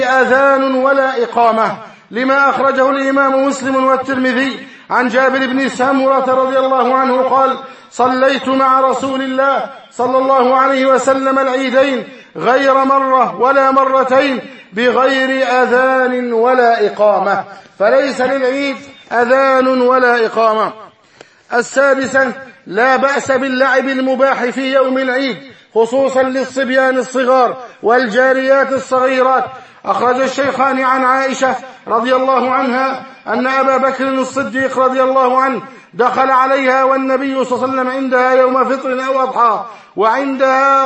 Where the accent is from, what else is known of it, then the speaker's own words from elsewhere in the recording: Egypt; بلدنا مصر